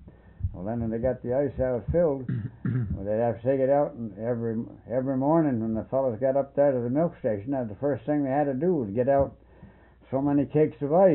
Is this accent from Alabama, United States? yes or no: no; New York, United States; But you know, I'm from New York State, see?